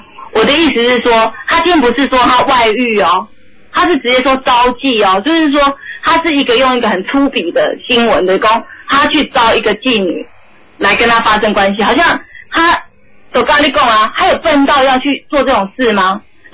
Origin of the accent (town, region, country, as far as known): Taiwan